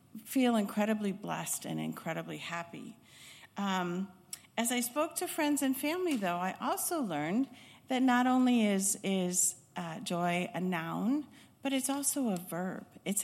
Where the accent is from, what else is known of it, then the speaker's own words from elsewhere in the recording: Chicago, Illinois, United States; We moved to Chicago after graduation, back to my hometown.